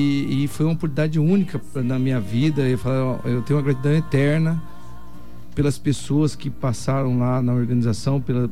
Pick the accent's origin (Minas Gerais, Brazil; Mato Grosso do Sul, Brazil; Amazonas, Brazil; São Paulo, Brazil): Mato Grosso do Sul, Brazil; Dourados; Dourados, filho adotivo de Itaporã.